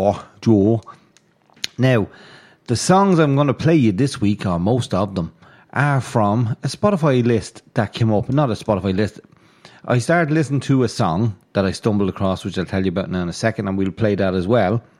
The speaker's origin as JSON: {"language": "English", "town": "Canberra", "region": "Australian Capital Territory", "country": "Australia", "said": "…, 69. Nice man. We're from Canberra, Australia."}